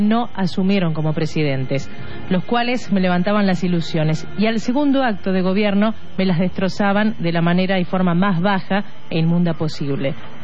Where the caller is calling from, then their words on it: Zapala, Neuquén, Argentina; de Zapala, provincia de Neuquén.